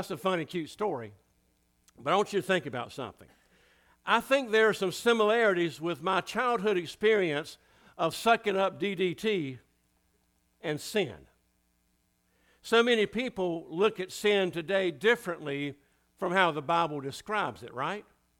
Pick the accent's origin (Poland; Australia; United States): United States; Scotland Neck, North Carolina; I'm from Scotland Neck. That's up in Halifax County. That's where they park in the middle of the street.